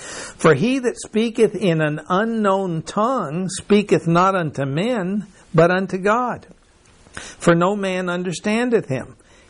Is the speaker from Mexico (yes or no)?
yes; Mexico; first language en; I was raised in Mexico, and in my house they spoke English, and in school they spoke Spanish. So I grew up speaking both